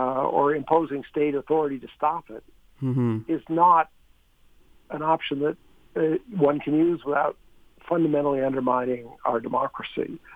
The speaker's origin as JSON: {"language": "English", "country": "Canada", "tie": "born or raised there", "said": "When I was a kid growing up in Canada"}